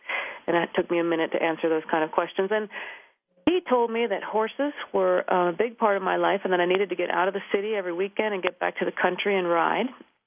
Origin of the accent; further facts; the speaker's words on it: Pennsylvania, United States; I grew up in Pennsylvania, and I always wanted to be a veterinarian.